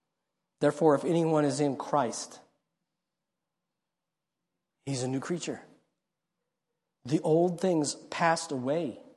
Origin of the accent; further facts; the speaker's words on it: United States; yeah, I'm an American.